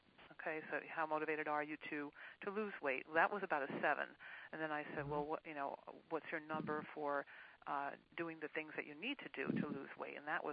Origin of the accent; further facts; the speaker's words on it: Wilkes-Barre, Pennsylvania, United States; I'm from Wilkes-Barre, Pennsylvania.